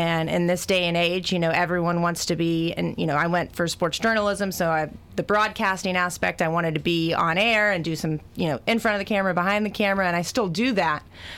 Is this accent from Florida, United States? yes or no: no; Tennessee, United States; also born or lived in Georgia; I had been born and raised in Tennessee, grew up there most of my life, but then also have lived in Georgia for a number of years. Actually went to high school down in Camden County, Georgia.